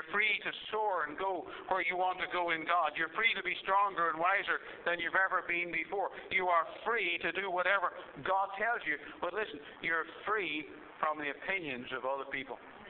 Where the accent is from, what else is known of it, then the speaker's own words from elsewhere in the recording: Ireland; I was brought up in the Presbyterian Church. My parents were Presbyterians in Ireland. I'm from Ireland